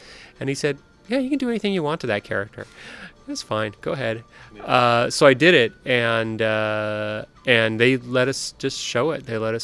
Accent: Livermore, California, United States; I grew up in that area. I grew up in Livermore, actually, in the suburbs outside of Oakland, well outside of Oakland.

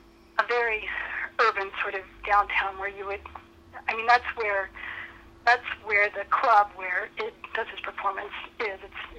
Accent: Kansas City, Kansas, United States; But where I grew up in Kansas City, Kansas, in a part of Kansas City, Kansas called Turner.

